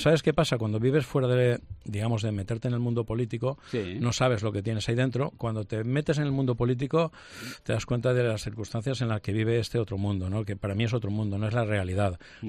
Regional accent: Valencian Community, Spain; Yo soy valenciano

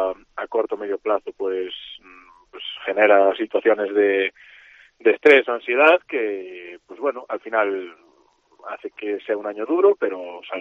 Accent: Galicia, Spain; now in Salamanca, Spain; estoy muy a gusto en Salamanca porque la gente es profesional, pero yo que soy gallego de pura cepa, claro. pues noto, no sé, me noto como un extranjero.

